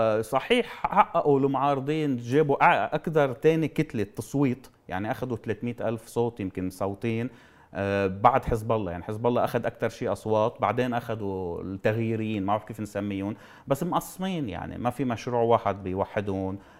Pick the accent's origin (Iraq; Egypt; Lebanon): Lebanon; يعني مع انه دستوريا ما في حدا بيمثل الطوائف عندنا بلبنان